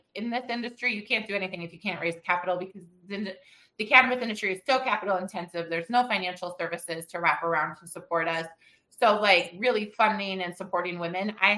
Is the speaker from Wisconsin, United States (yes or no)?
yes; Wisconsin, United States; I grew up in the Midwest in Wisconsin.